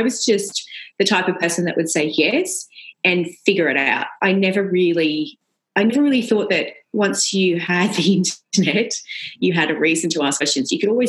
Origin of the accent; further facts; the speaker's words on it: Cronulla, New South Wales, Australia; I mean, I grew up in Cronulla Beach, and so I've grown up around surf culture my whole life.